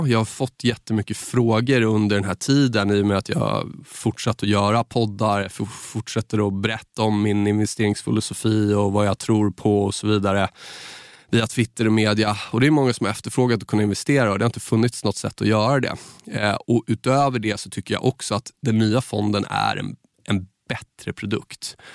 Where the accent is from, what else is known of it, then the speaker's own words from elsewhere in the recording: Saltsjöbaden, Stockholm County, Sweden; en gammal kompis från Saltis där jag är uppvuxen